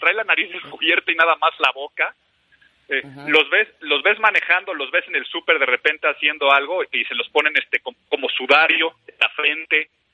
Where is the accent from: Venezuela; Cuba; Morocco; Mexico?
Mexico; O sea, como mexicano nos encanta ir juntos.